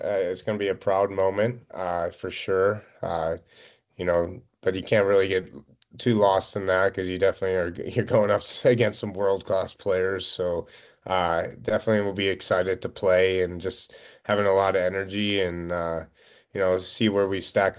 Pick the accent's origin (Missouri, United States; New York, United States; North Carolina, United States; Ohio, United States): Missouri, United States; St. Louis; born or raised there